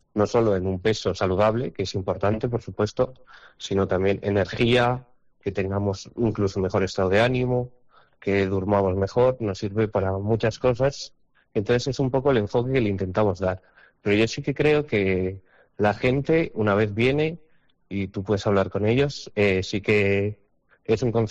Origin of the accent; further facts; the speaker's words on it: Soria, Castile and León, Spain; vine a Soria, que es de donde soy, para empezar un poco aquí mi proyecto de ser nutricionista